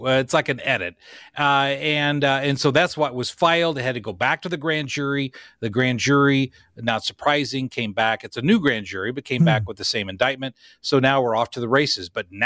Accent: West Frankfort, Illinois, United States; Hey, I'm from Southern Illinois.

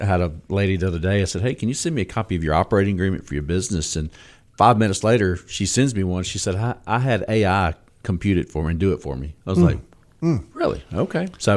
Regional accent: Meridian, Mississippi, United States; Yeah, I grew up in Meridian, Mississippi. We had the Meridian Star, and, you know, being a kid of the 90s and playing sports

